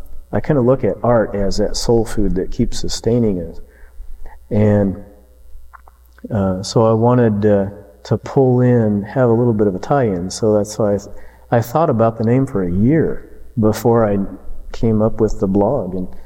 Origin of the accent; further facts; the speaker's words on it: Iowa, United States; And I said, well, we're from Iowa. We called last week.